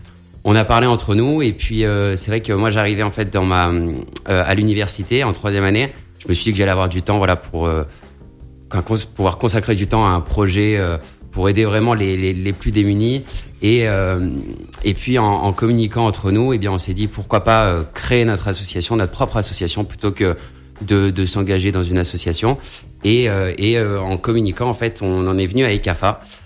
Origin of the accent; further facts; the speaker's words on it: Grenoble, Auvergne-Rhône-Alpes, France; now in Lille, France; mais je suis grenoblois de base